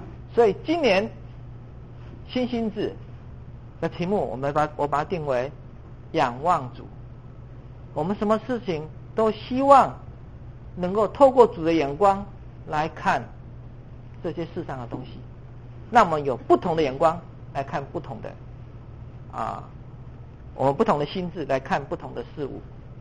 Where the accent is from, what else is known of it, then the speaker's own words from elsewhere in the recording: China; 我们中国人说我们的孩子是我们的骨肉之亲的